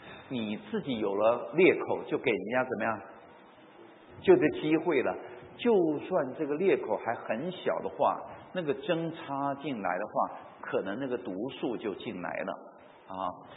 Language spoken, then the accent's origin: Chinese; Taiwan; 我们在农村长大呢，台湾因为信仰自由，哇，一个村子里面，小小村子十几个偶像啊